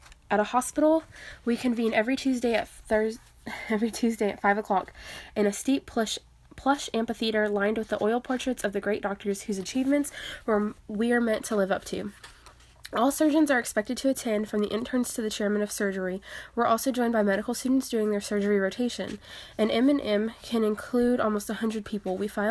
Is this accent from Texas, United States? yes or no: yes; Texas, United States; I am from Texas.